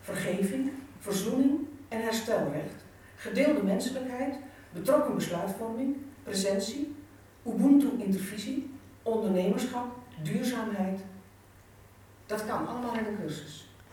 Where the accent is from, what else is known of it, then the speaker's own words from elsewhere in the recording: Overijssel, Netherlands; Iets in mij, ik ben een Twentenaar en die denkt meteen, hoe dan?